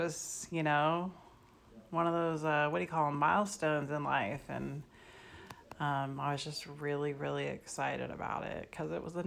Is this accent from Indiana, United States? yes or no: no; Newark, California, United States; Well, honestly, growing up in Newark, I really didn't have any idea of like what the rest of the world was like because I was a kid.